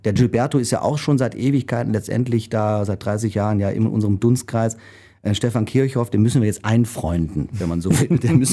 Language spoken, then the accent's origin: German; Richrath, North Rhine-Westphalia, Germany; also born or lived in Solingen; Genau, also ich bin in Richrath aufgewachsen, obwohl ich gebürtiger Solinger bin und ja jetzt hier auch schon wieder lange lebe.